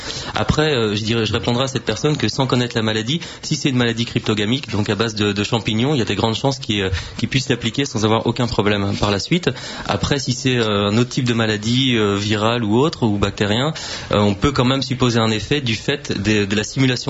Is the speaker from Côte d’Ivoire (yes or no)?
no; Strasbourg, Grand Est, France; born there; Moi, je suis né à Strasbourg, mais c'est la première fois que j'y vis.